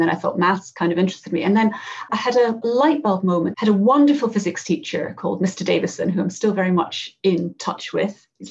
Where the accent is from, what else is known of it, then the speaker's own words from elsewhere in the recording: Edinburgh, Scotland, United Kingdom; So I am indeed born and bred in Edinburgh. My dad's a Glaswegian. My mum was very much from Edinburgh, both very, very working class backgrounds.